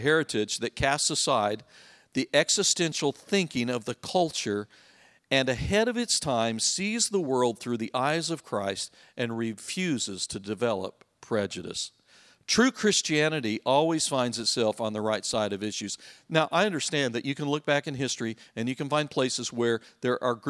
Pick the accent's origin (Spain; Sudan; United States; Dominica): United States; Idaho Falls, Idaho; I was raised in Idaho Falls. At the time I was raised there, there were about 30,000 people.